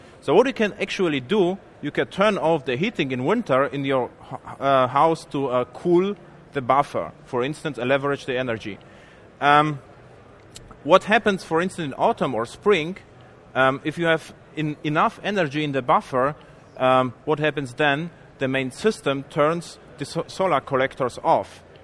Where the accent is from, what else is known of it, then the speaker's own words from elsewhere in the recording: Bavaria, Germany; now in California, United States; You have to know as well, I'm from Bavaria. So we have strong winters with minus degrees.